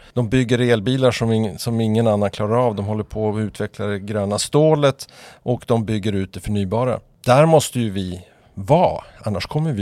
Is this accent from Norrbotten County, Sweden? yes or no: yes; Luleå, Norrbotten County, Sweden; born there; now in Stockholm, Sweden; Ja, jag är född i Luleå och bor i Stockholm